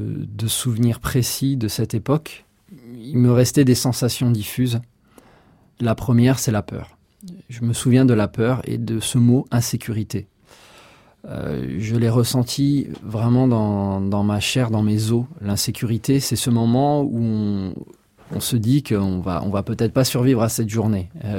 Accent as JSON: {"language": "French", "country": "Rwanda", "said": "je vous parle de mon sentiment même en tant que Rwandais"}